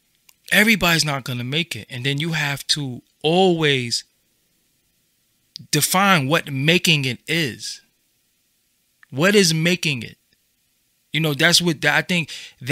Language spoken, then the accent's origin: English; Brooklyn, New York, United States; That made me feel good because I'm from the hood and I'm from Brooklyn.